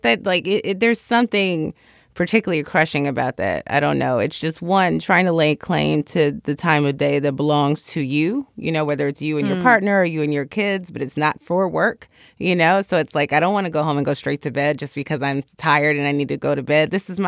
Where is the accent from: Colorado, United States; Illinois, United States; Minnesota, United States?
Illinois, United States; Chicago; I'm from Chicago and I went to school in Washington, D.C.